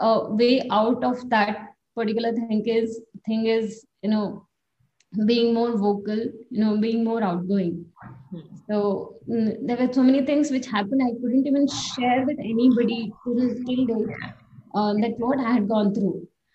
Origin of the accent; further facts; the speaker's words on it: Karnataka, India; I'm from Uttara Kannada district.